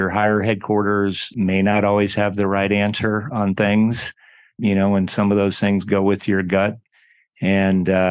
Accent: Iowa, United States; Sure. So I'm originally from the Midwest, grew up in Iowa. I was not from a military family

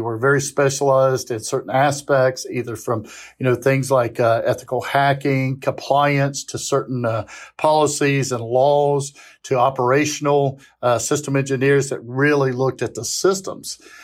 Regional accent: North Carolina, United States; So I'm originally from Central North Carolina, a little town called Random in North Carolina.

